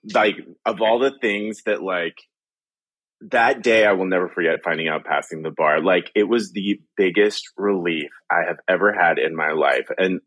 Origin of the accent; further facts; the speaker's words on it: Lewisburg, West Virginia, United States; I grew up in West Virginia, a little town called Lewisburg.